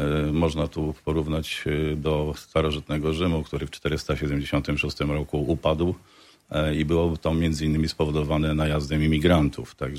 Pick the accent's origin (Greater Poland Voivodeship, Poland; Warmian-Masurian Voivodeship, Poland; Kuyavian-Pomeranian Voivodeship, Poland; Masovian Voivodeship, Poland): Warmian-Masurian Voivodeship, Poland; Pisz; born there; now in Ełk, Poland; Urodziłem się w Piszu, więc jestem jak gdyby związany tutaj z tym regionem. Od 30 lat mieszkam w Ełku. Moja rodzina pochodzi z Zalesia koło Wąsosza.